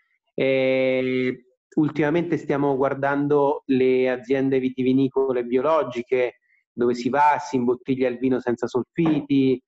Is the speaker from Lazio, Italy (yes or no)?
yes; Rome, Lazio, Italy; moved away as an adult; now in Milan, Italy; io sono romano e quindi sono sempre stato abituato all'Appennino, alle montagne, diciamo ai paesaggi movimentati, no?